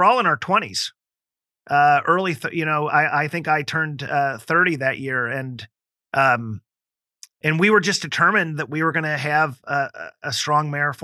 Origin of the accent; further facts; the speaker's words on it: Cincinnati, Ohio, United States; That I knew that my journey was to serve and lead in my hometown here in Cincinnati